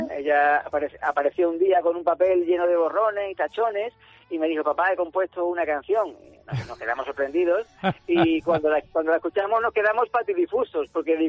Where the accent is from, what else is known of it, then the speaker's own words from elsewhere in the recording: Málaga, Andalusia, Spain; siempre intento recomendarle a la gente que visite mi tierra, porque, bueno, tanto en la costa como en la sierra tenemos los mejores manjares